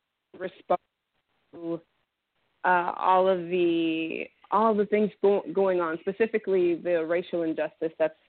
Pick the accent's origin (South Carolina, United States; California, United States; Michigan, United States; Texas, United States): Texas, United States; Dallas; So I am originally from Dallas, Texas. That's where I was raised, and that's where I currently live.